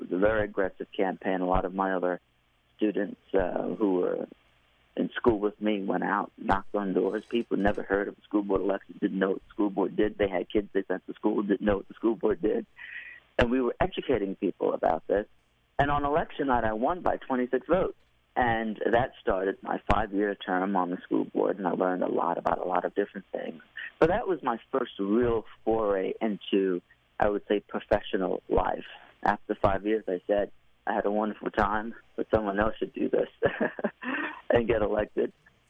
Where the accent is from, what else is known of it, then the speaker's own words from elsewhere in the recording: Middletown, New York, United States; I was elected to a board of education where I grew up in Middletown, New York, in Orange County.